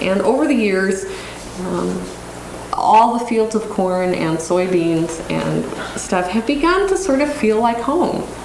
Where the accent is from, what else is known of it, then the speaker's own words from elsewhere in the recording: Montana, United States; The landscapes that I think shape and sort of nourish who we are, being born and raised in Montana.